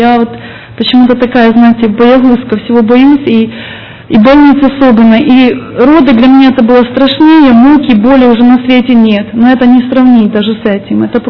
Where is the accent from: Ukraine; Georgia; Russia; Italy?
Ukraine; Vinnytsia Oblast; now in Sacramento, United States; я родом с Украины, с Винницкой области, город Казань, может кто-то знает. 10 лет уже живу в Сакраменто.